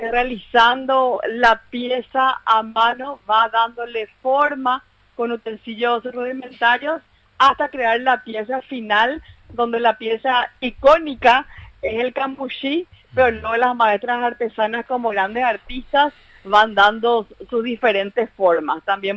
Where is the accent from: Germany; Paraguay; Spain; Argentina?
Paraguay; se merecen todo nuestro reconocimiento como pueblo paraguayo